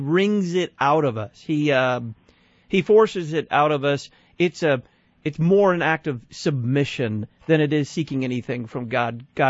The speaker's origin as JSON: {"language": "English", "region": "Texas", "country": "United States", "tie": "born or raised there", "said": "I grew up in Texas, so it was uncle."}